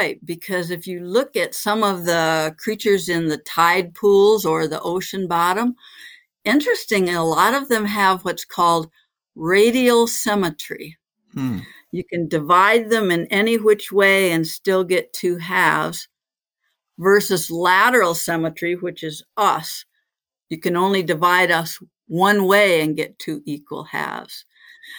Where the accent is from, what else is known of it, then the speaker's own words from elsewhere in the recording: Michigan, United States; I grew up in Michigan, fishing the lakes in Michigan.